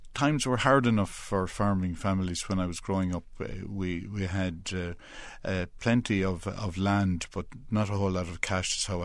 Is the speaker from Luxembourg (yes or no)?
no; Keena, County Longford, Ireland; Well, I grew up in a rural part of County Longford. Keena is the name of the parish. Close to Ballymahon would be the town that most people would recognise, Goldsmith, the country. Had a very happy childhood there.